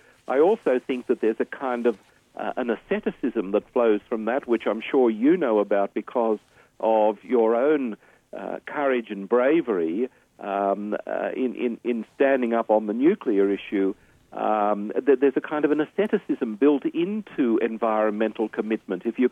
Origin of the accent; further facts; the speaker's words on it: Australia; as an Australian, you appreciate water because we are so short of water on such a dry continent.